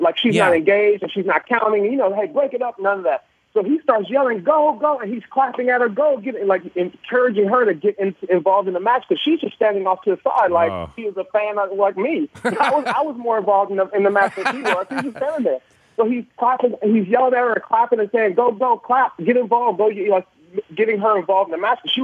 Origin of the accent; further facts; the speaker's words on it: Los Angeles, California, United States; I'm back home, but I'm not from Seattle. I'm actually from L.A.